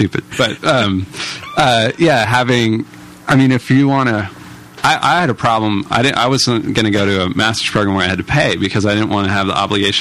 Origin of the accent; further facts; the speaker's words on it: San Mateo, California, United States; But I grew up in San Mateo, which is 20 miles south of here, and then lived in San Francisco and basically spent 28 years on that peninsula. Never lived anywhere else.